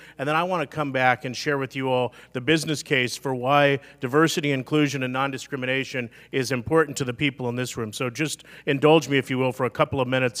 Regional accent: Wyoming, United States; I grew up in Wyoming, and I know nothing's like Alaska, so I'm not comparing us to Alaska, but I do happen to know what it's like to come from a fairly conservative place in the country

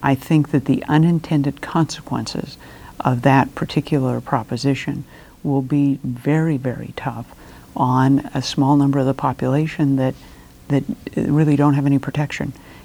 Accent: Ketchikan, Alaska, United States; I was born and raised in Ketchikan. I'm a lifelong Alaskan. My family has been here for four generations.

